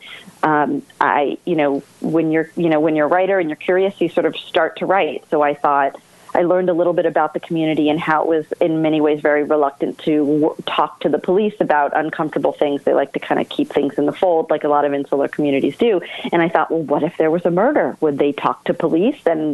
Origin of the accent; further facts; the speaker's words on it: Fresno, California, United States; I grew up Reform. I'm from Fresno, California.